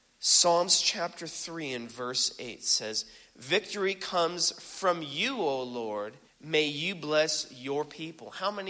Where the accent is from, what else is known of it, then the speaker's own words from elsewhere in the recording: Hawaii, United States; I grew up in Hawaii. And mind you, it's not all beaches and coconuts. I grew up as the minority.